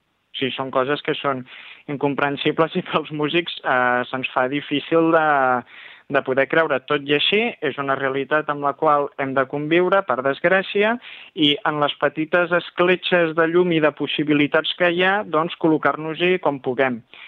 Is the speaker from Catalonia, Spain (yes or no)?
yes; Sabadell, Catalonia, Spain; Jo sóc d'aquí de tota la vida.